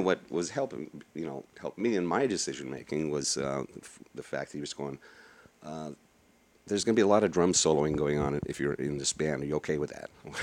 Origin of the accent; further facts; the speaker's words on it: Texas, United States; You know, rewind back to growing up in Texas. Yeah. I grew up with those drum beats in my head, listening to those.